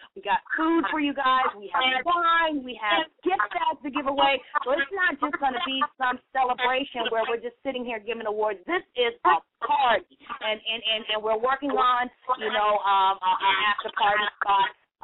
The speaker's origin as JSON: {"language": "English", "town": "Atlanta", "region": "Georgia", "country": "United States", "tie": "born or raised there", "said": "the city of Atlanta, which is my hometown of where I live"}